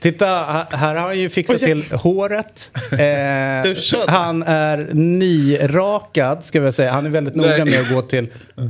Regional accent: Uppland, Sweden; accent: rikssvenska; Annars i Sverige så är jag ju från det viktigaste landskapet och hela Sveriges vagga, alltså Uppland.

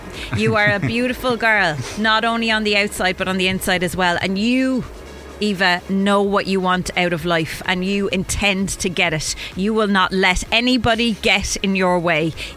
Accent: Wexford, Leinster, Ireland; She's my hometown.

